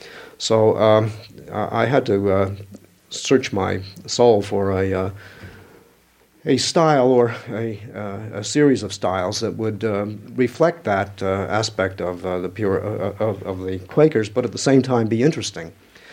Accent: Philadelphia, Pennsylvania, United States; But as a Philadelphian, Penn represents the public life

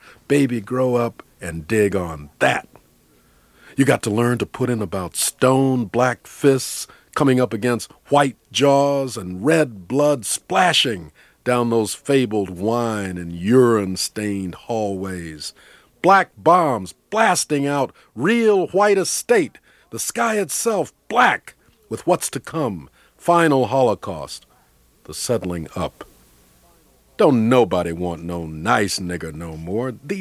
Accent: United States; I'm okay, I'm cool, because I'm from the States

